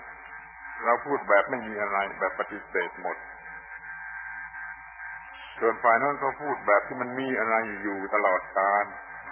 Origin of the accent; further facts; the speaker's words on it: Southern Thailand, Thailand; ภาษาบ้านเราปักใต้โดยเฉพาะพวกที่กรุงเทพฟังไม่ถูก